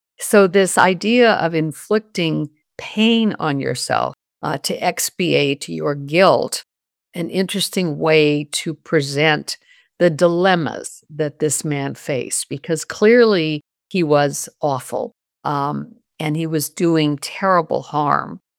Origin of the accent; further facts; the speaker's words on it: New Mexico, United States; I grew up in New Mexico. That's where my family came after they left Spain.